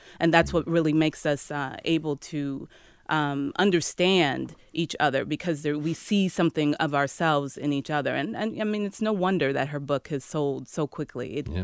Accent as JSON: {"language": "English", "town": "Chicago", "region": "Illinois", "country": "United States", "tie": "born or raised there", "said": "I mean, I'm from Chicago. I know the South Side. That's where I grew up."}